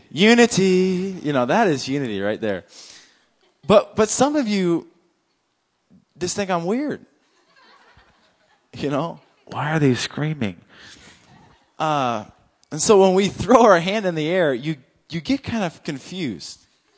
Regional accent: Willow, Alaska, United States; now in Anchorage, United States; I grew up in Willow. Way out in Willow. But now I'm in Anchorage. No, I really did. I grew up in Willow, and I grew up smoking pot, drinking.

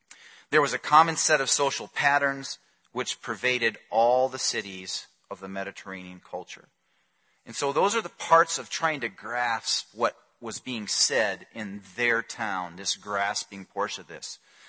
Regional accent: Illinois, United States; I grew up near Chicago. Same thing. I grew up in an Italian family. In Italian families, there's no secrets.

